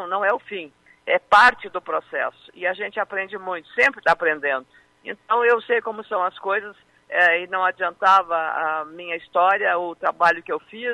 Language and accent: Portuguese; Lagoa Vermelha, Rio Grande do Sul, Brazil; quero agradecer novamente os votos que recebi da minha terra, a Lagoa Vermelha